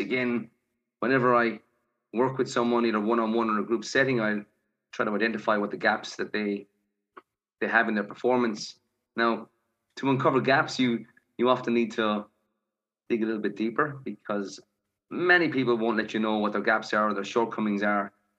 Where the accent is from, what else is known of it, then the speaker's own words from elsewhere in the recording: Ireland; now in Melbourne, Australia; I'm an Irishman living in Melbourne, Australia.